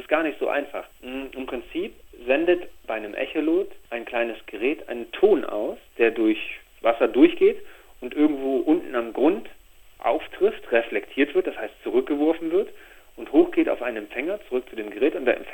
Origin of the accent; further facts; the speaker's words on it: Germany; ich komme ja aus der DDR, wir konnten nicht irgendwo anders hinfahren, wir sind dann immer an die Ostsee gefahren